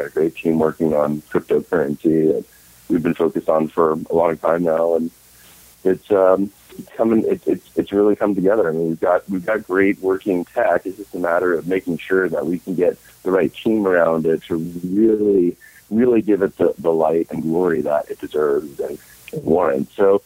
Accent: New Orleans, Louisiana, United States; Cynthia was born in Texas, and I grew up in New Orleans

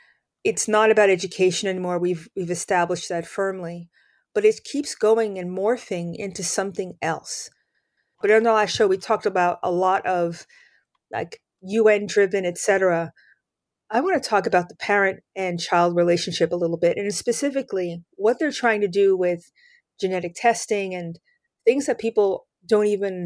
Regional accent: New York, United States; I mean, I'm from New York originally.

